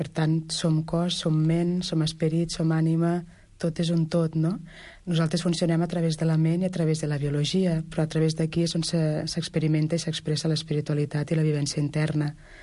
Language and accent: Catalan; Reus, Catalonia, Spain; born there; la diòcesi de Tarragona, la meva diòcesi de naixement, jo sóc nascuda a Reus